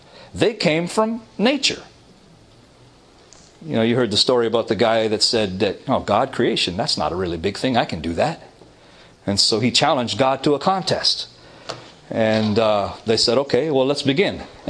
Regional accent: Toronto, Ontario, Canada; I come from Toronto. There's a lot of hockey there.

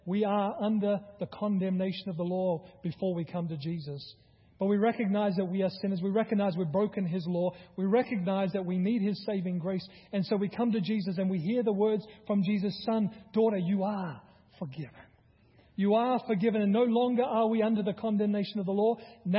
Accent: Australia; He heard my accent. I was from Australia.

